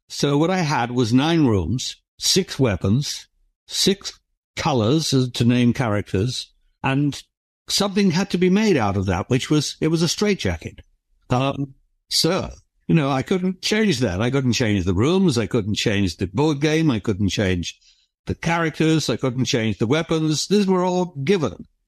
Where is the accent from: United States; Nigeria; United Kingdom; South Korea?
United Kingdom; England; I'm English, as you can probably tell.